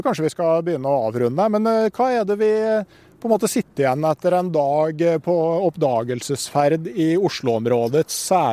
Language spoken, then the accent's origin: Norwegian; Gausdal, Innlandet, Norway; Jeg kommer jo fra Gausdal, og der fantes det jo en runestein